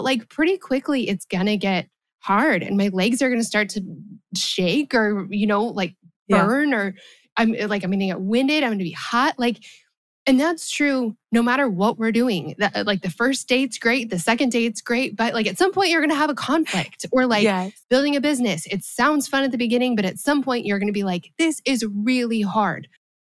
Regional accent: Colorado, United States; I'm from Colorado. I don't know if you knew that. I'm born and raised in Colorado.

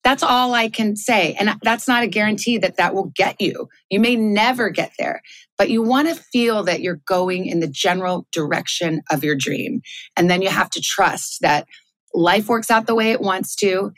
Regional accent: Tucson, Arizona, United States; I remember once I grew up around in Tucson, Arizona, and I know like a little bit of Spanish.

